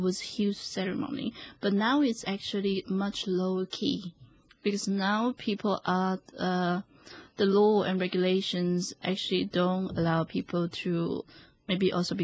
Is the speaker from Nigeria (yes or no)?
no; China; Actually, as a kid, I remember in my countryside, in my hometown, it's a kind of blue.